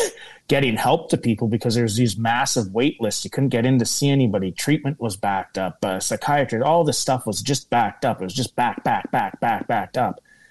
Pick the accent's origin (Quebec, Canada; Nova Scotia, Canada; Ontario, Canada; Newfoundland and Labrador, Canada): Ontario, Canada; Kenora; I had the opportunity to open a restaurant here in Kenora, Ontario, which is my hometown.